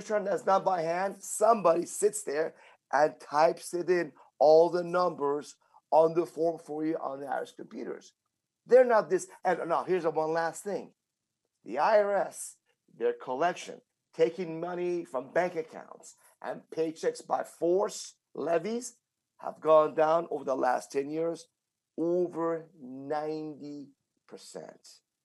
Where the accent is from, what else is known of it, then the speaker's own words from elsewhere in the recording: Iran; now in United States; I'm from Iran. We had no freedoms there in Iran. And I'm coming to America